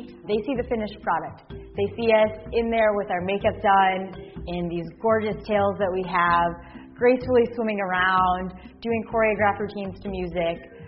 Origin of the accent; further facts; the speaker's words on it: Arizona, United States; I was born and raised in Arizona, so I was always in the water, kind of playing around.